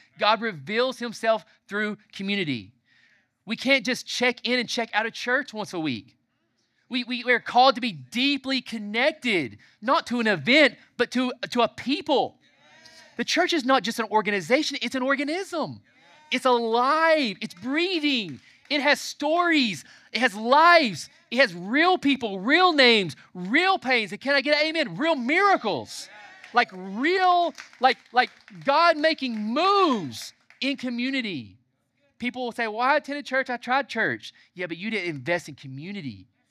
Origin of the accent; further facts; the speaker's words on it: the South, United States; I'm from the South, name another Southern family you know that's moved to multiple major cities in the West and not back home.